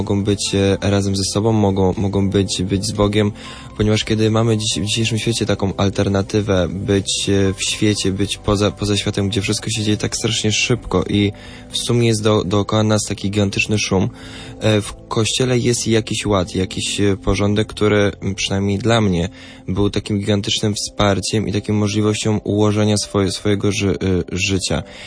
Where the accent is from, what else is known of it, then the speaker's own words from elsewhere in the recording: Częstochowa, Silesian Voivodeship, Poland; Ja w sumie jestem z Częstochowy, więc można powiedzieć w samym cieniu Jasnej Góry